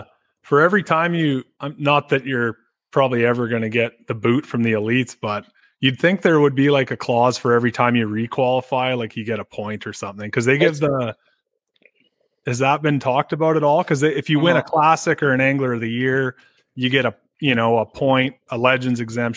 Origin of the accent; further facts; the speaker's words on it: Canada; I'm from Canada